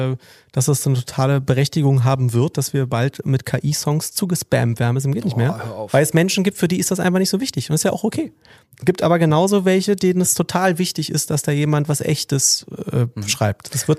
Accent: Berlin, Germany; ich fühle mich als Berliner, nicht als Ostberliner.

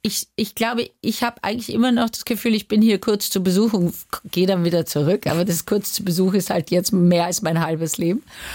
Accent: Vienna, Austria; als Wienerin bin ich ja Traditionalistin

